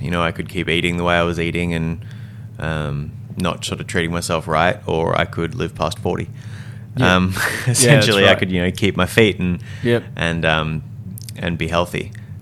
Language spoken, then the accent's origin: English; Brisbane, Queensland, Australia; So I was born and bred in Brizzy. Went to school at Churchy, just down the road.